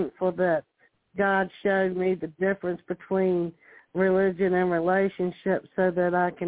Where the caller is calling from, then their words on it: Virginia, United States; from Virginia.